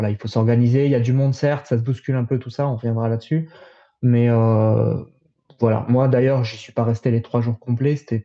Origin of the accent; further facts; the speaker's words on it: France; on est français, donc on va toujours se plaindre